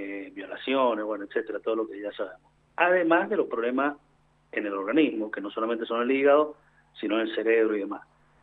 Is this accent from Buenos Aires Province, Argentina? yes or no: no; Mendoza, Argentina; yo tengo una opinión como ciudadano mendocino y tomador de vino.